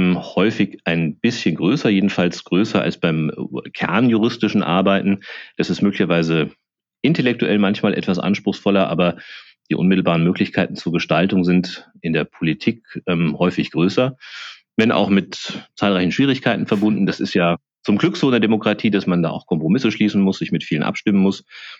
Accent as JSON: {"language": "German", "town": "Mardorf", "region": "Hesse", "country": "Germany", "tie": "born or raised there", "said": "Ich komme ja aus einem relativ kleinen Dorf in der Nähe von Marburg und sicher war und ist es meine Heimat."}